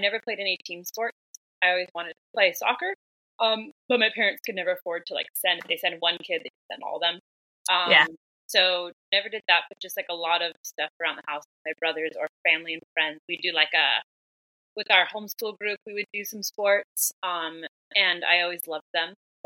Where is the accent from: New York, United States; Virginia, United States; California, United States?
California, United States; San Diego; I grew up watching people in San Diego, like Joel Tudor